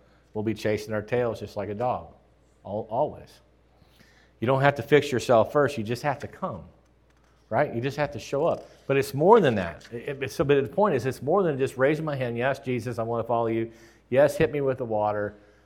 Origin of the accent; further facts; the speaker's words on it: the Ozarks, United States; Well, I grew up in the Ozark Mountains. It's not a slam on the Ozark Mountains. I'm just saying, I did.